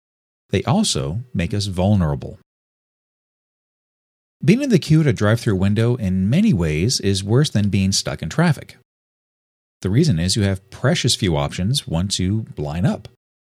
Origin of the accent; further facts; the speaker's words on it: Los Angeles, California, United States; also born or lived in Santa Monica; Growing up in West Los Angeles and Santa Monica, there were always panhandlers